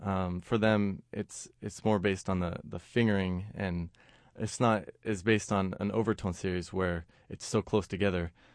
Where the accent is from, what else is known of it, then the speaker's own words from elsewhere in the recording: Sacramento, California, United States; I got a call from the Sacramento Philharmonic asking if I would want to come back to my hometown and play a solo with the orchestra.